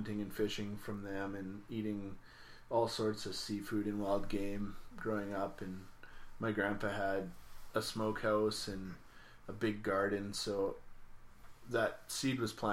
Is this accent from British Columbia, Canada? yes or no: yes; British Columbia, Canada; I was born and raised in the Comox Valley.